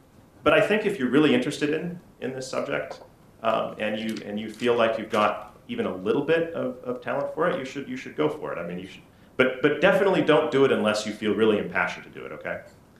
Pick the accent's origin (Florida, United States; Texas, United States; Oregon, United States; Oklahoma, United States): Oregon, United States; Oregon City; now in Canada; I grew up in Oregon City, Oregon, and I would go to bookstores